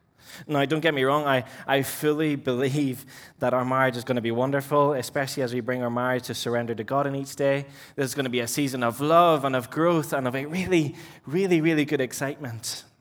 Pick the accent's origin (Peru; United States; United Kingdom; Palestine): Peru; I'm originally from Peru in South America. So if I break into Spanish, that's why.